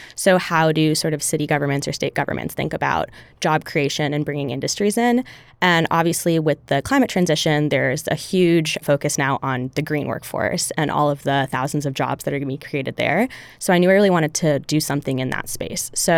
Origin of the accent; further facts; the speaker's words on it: Michigan, United States; I grew up in Michigan, and then I went to Yale for college.